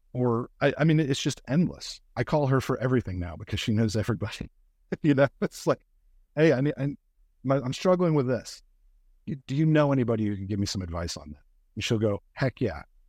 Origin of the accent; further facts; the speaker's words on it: Southeast, United States; You know, so for instance, I'm from the Southeast, and we have a certain perspective and a certain sensibility